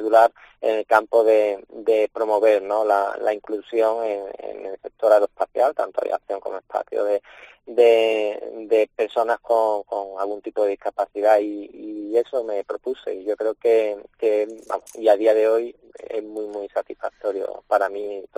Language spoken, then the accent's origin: Spanish; Seville, Andalusia, Spain; como sevillano me parecería magnífico